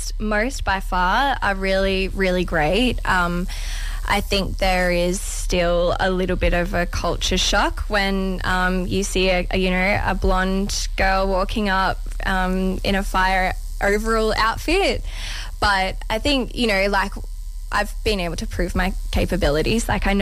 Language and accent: English; Townsville, Queensland, Australia; the many road trips that my family used to take when I was a kid from Townsville to Brisbane.